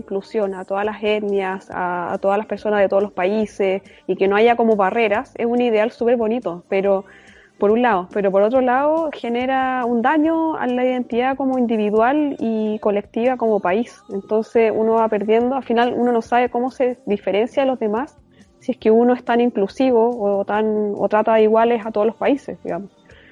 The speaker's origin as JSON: {"language": "Spanish", "country": "Chile", "said": "piensen qué otras cosas, aparte de las que mencionamos en el podcast, podrían identificarnos como chilenos"}